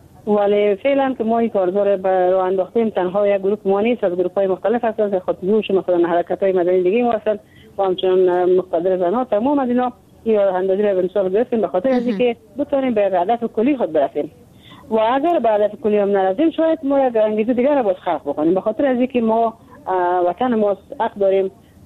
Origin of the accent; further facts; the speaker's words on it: Afghanistan; ما دانان افغان هستیم